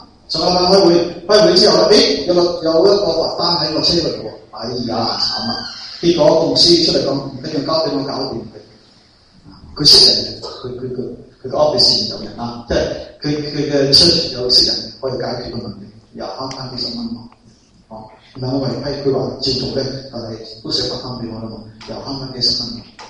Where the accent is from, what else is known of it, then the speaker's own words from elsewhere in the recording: China; 所以咧，我哋中国人咧有个思想嘅就系